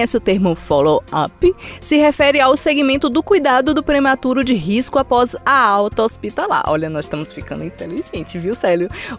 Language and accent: Portuguese; Jequié, Bahia, Brazil; Eu sou de Jequié, gente.